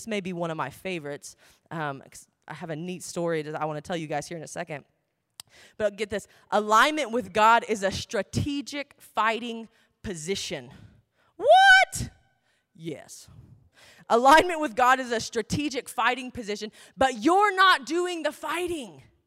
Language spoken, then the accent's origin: English; Dallas, Texas, United States; I'm from the Dallas area. This was foreign to me.